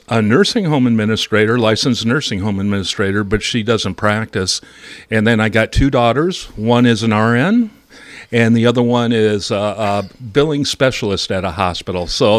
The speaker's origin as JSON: {"language": "English", "town": "Sac City", "region": "Iowa", "country": "United States", "tie": "born or raised there", "said": "It really reminds me of my hometown, Sac City and Premgar."}